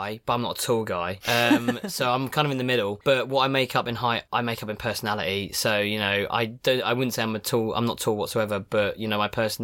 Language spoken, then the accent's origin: English; Cambridge, East of England, United Kingdom; now in London, United Kingdom; So I'm living in London at the moment, southeast, up the southeast massive. But I'm originally from Cambridge.